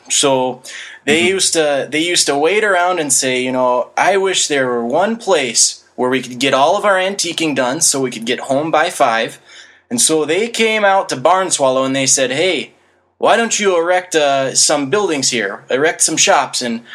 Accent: South Carolina, United States; accent: South Carolina; If you can't tell from my accent, which, you know, some have said is as pure South Carolina as you get.

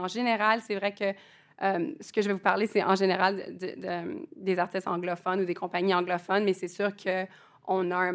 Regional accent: Ottawa, Ontario, Canada; now in Toronto, Canada; Je suis basée à Toronto, mais je viens d'Ottawa. J'ai étudié à l'Université d'Ottawa

